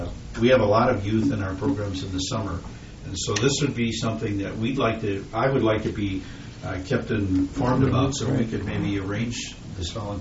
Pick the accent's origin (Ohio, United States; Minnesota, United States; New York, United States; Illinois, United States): Minnesota, United States; St. Paul Park; I'm a river kid. I grew up in St. Paul Park, so my youth is spent on Lakeland Island and the backwaters of the Mississippi.